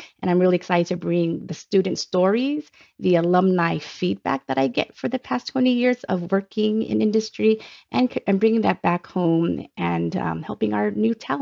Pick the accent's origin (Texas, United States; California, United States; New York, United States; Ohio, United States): California, United States; San Diego; I am from San Diego, and I was born, raised, and educated in San Diego as I went to college in San Diego State University.